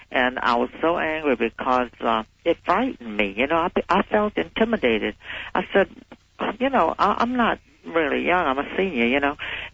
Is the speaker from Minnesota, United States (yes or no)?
no; Metairie, Louisiana, United States; I'm from Metairie, Louisiana.